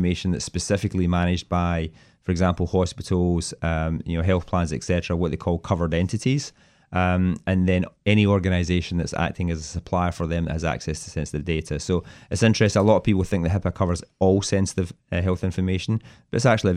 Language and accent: English; Paisley, Scotland, United Kingdom; moved away; I grew up in a little town called Paisley, just outside of Glasgow. Probably left there in my sort of, you know, when I was just turned about 20. I lived in London for a number of years, and then I've been in the US for, I guess, close to 20.